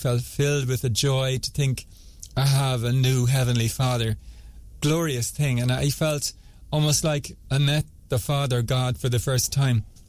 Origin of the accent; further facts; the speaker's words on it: Cork, Munster, Ireland; I grew up in Cork and I had a grand education and fine family, lovely. And I had happy teens.